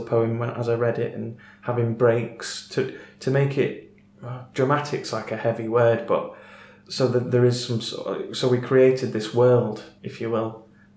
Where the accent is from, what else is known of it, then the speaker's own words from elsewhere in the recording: Otley, Yorkshire and the Humber, United Kingdom; they'll know that I'm from Otley